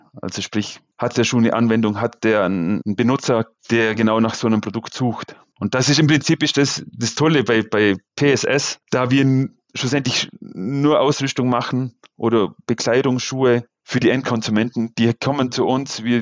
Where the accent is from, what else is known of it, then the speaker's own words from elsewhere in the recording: Austria; Ich komme sozusagen aus den Bergen von Österreich und ich fühle mich da wohl.